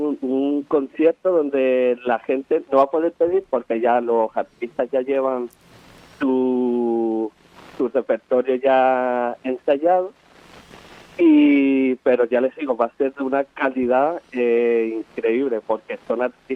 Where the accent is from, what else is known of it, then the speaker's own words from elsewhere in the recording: Canary Islands, Spain; Somos canarios también.